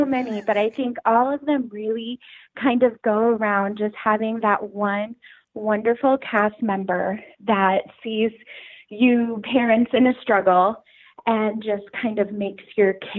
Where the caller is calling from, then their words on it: Pennsylvania, United States; I'm calling from Northeastern PA.